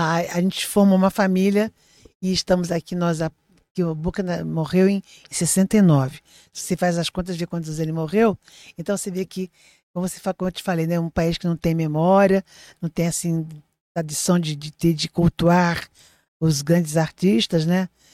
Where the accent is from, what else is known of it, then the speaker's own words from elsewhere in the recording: São Paulo, Brazil; now in Rio de Janeiro, Brazil; eu nasci no Rio de Janeiro e fui criada em São Paulo. Então eu vim para cá